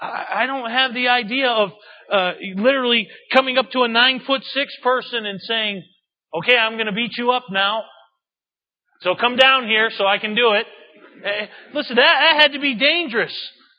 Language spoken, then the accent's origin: English; New England, United States; By the way, I'm from New England.